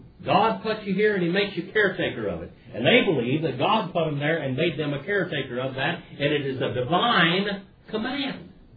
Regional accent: United States; American Indians, you know, I'm an Indian, and they're not the super race, by the way.

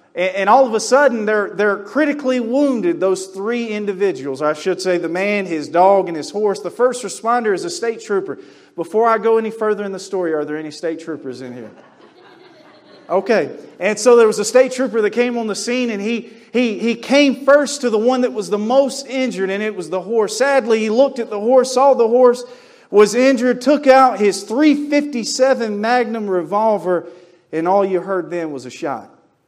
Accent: North Carolina, United States; also born or lived in Colorado; now in Rhode Island, United States; I am from North Carolina. I live in Rhode Island, but I'm born and raised in North Carolina. I spent time in the Army, and I lived in Colorado.

